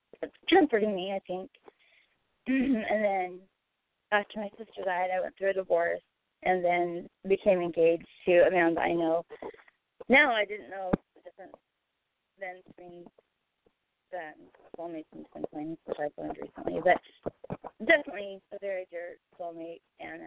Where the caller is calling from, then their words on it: Arizona, United States; from Arizona.